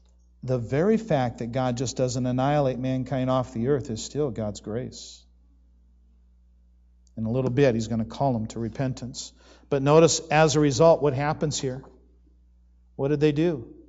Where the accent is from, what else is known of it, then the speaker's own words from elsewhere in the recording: Arizona, United States; I'm from Arizona. I know what a scorching sun is.